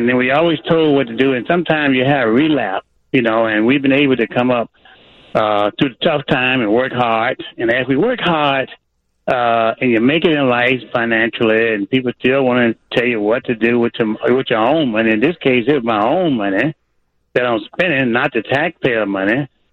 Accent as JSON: {"language": "English", "region": "Southern US", "country": "United States", "tie": "born or raised there", "said": "But listen, guys, I was raised in the South where we could not take and walk on the other side of the street or walk in the same washroom or drink out the same water fountain"}